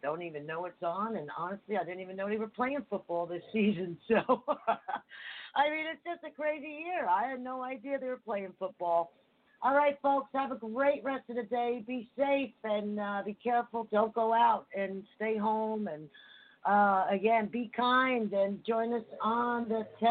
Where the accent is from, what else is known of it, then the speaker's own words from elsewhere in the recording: Harrison, New Jersey, United States; and from where I grew up in Harrison, New Jersey.